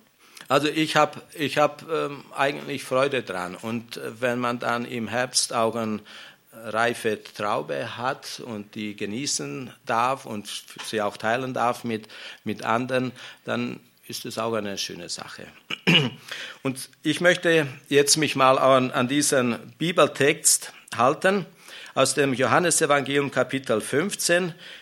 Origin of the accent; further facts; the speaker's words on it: Romania; ich bin in Rumänien aufgewachsen und da hatte der Opa einen Weinberg